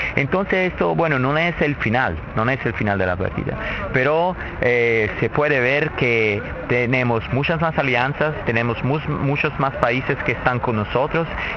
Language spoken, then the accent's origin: Spanish; Italy; Spanish is a second language; Yo soy de la Italia, ahora estamos como intentando de hacer algo así en Italia